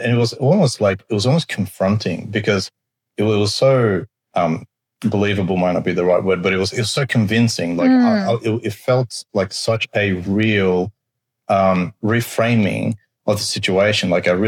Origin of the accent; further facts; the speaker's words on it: Sweden; moved away; And I grew up in Sweden at the time, so my earlier sexual experiences were in a different country, and it was almost like a transition of moving here